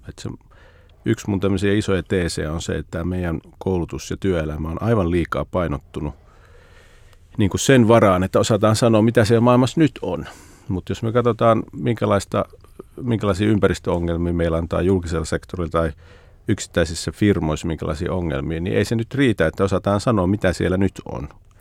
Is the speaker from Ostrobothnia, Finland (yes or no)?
no; Siilinjärvi, North Savo, Finland; also born or lived in Lappeenranta; mä en oikein ole mistään kotoisin, kun mä oon syntynyt siis Lappeenrannassa ja sitten me siirryttiin tuonne Savoon Siilinjärvelle niin kuin kouluajoiksi ja sitten mä sieltä lähdin heti taas sitten armeijaan ja opiskelemaan tuonne Helsinkiin nyt mun vanhemmat niin kun asuu Puumalassa